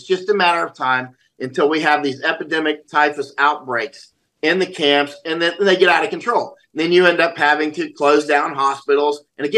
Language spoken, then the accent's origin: English; Florida, United States; I'm from Florida, right? I've been weaponized against mosquitoes since I was a child, right? When you grow up in Florida, you're taught how to pour out the water